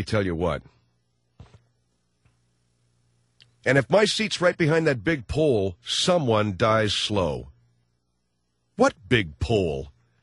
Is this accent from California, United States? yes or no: yes; Los Angeles, California, United States; as much as I love my hometown of L.A., I don't want the Chargers here.